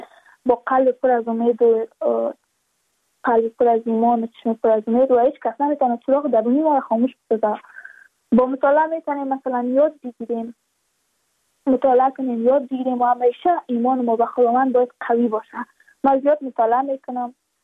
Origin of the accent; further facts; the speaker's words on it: Badakhshan, Afghanistan; ما از بدخشان هستیم